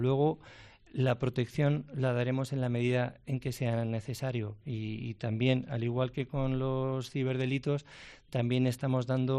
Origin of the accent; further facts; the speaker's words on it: Navarre, Spain; echaba de menos mi tierra, pero allí también había muchos navarros